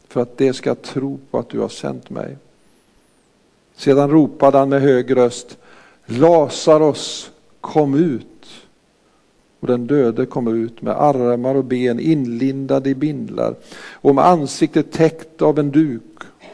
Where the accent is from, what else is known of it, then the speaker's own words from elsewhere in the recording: Frista, Sweden; Jag kommer ihåg när jag var barn och jag växte upp som tonåring hemma i Frista.